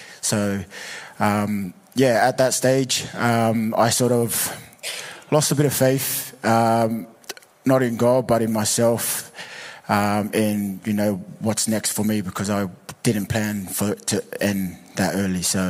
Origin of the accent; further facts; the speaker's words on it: Sydney, New South Wales, Australia; now in United Kingdom; I'm born and raised in Sydney. Grew up in Western Sydney, family of three.